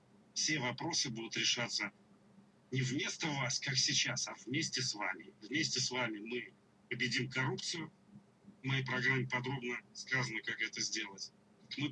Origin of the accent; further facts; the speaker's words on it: Moscow, Russia; Дорогие москвичи … коренной москвич, единственный из всех кандидатов родился в Москве, хорошо знаю Москву. Родился я на Мещанской улице, потом жил на Сретенке, на Большом Сухаревском, на Народной улице, жил на Ярославском шоссе